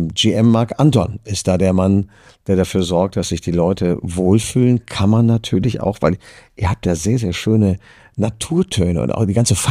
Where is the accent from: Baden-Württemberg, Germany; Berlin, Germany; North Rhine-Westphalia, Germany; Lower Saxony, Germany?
North Rhine-Westphalia, Germany; Düsseldorf; born or raised there